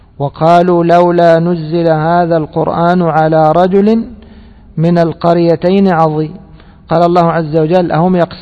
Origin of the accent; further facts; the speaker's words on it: Egypt; احنا عندنا في مصر ايش يقولوا يا شيخ دكتور؟